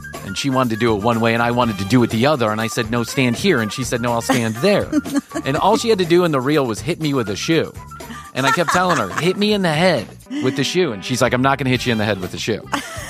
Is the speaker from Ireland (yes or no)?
yes; Ireland; I'm Irish. She's Venezuelan. We're two very fussy, extraordinarily hard-headed people.